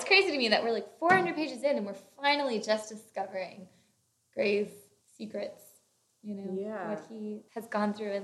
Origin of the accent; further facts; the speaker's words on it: Virginia, United States; now in New Jersey, United States; And I'm from Virginia, and I was talking to my dad a couple days ago